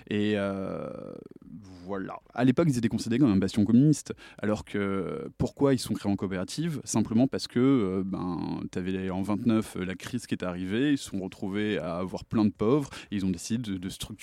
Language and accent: French; France; Et de toute façon, même en tant que Français, je connais pas l'histoire du Canada